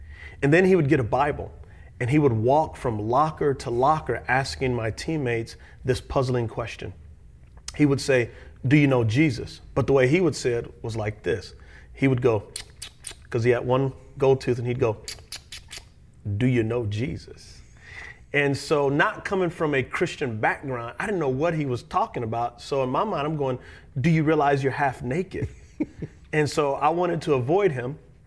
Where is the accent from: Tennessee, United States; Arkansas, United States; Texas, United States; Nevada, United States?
Texas, United States; San Antonio; born or raised there